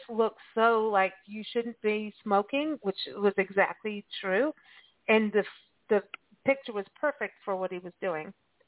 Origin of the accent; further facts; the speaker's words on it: South Africa; moved away; I'm fresh from Africa. I'm gonna tackle you, dude. I'm gonna take you down.